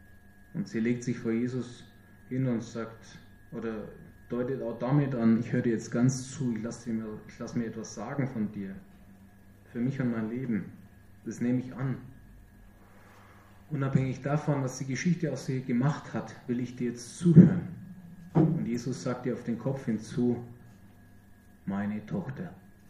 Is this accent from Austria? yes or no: no; Germany; Wir doch vor allem als Deutsche, als Schwaben und Franken, wir wissen doch, wie man sowas macht.